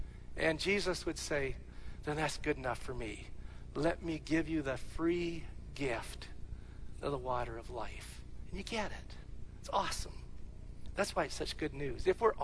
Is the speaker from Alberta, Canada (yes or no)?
yes; Alberta, Canada; And I said, steak, I'm from Alberta.